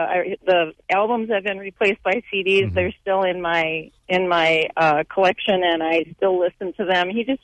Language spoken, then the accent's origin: English; Detroit, Michigan, United States; I grew up in the Detroit area and saw him several times, a big group of us.